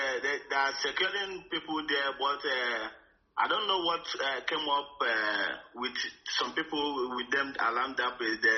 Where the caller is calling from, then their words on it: Onitsha, Anambra, Nigeria; I'm calling from Onitsha.